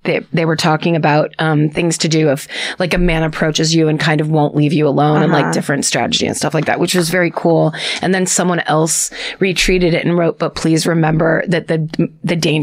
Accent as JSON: {"language": "English", "town": "Belfast", "region": "Northern Ireland", "country": "United Kingdom", "said": "I'm from Belfast, Northern Ireland"}